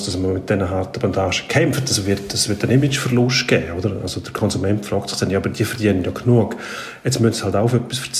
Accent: Switzerland

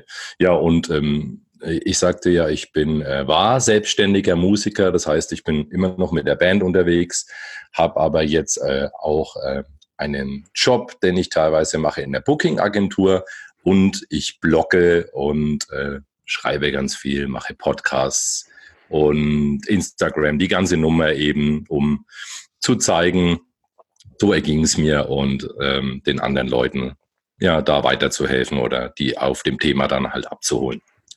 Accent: Bamberg, Bavaria, Germany; now in Bayreuth, Germany; Ich bin hier erst hergezogen, ursprünglich bin ich aus Bamberg.

